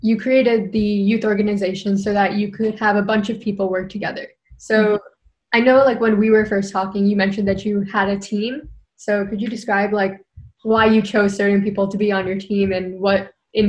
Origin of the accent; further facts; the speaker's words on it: Massachusetts, United States; Because we're both from Massachusetts, so.